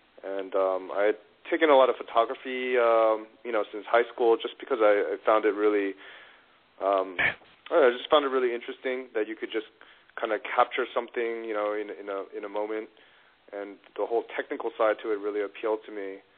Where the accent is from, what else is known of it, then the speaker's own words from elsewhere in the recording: New York, United States; also born or lived in Los Angeles, United States; because I'm from New York, but I went to L.A. for college